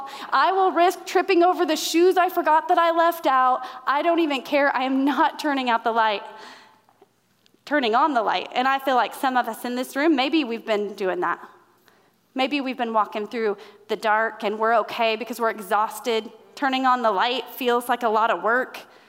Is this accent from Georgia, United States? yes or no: no; Indiana, United States; now in Arizona, United States; So I'm from Indiana originally. I live in Arizona now